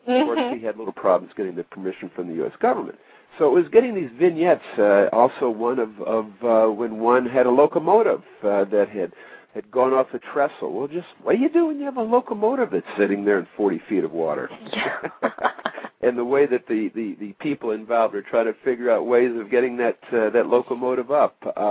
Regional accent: East Coast, United States; I grew up on the East Coast. I went to school in the Midwest, if you will, and then also on the West Coast.

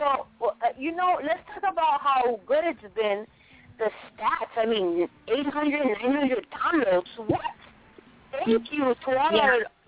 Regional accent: Boston, Massachusetts, United States; but I am originally from Boston, and part of my summers I spend in New York.

